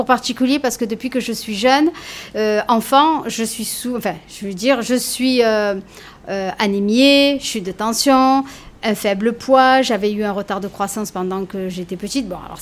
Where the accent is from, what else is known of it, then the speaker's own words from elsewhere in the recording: Marseille, Provence-Alpes-Côte d'Azur, France; Oui, je suis de Marseille.